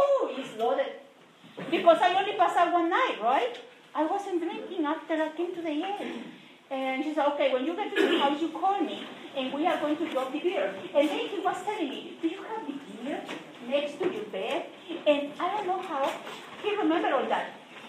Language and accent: English; Cabo San Lucas, Baja California Sur, Mexico; I am from Cabo San Lucas, Mexico, okay?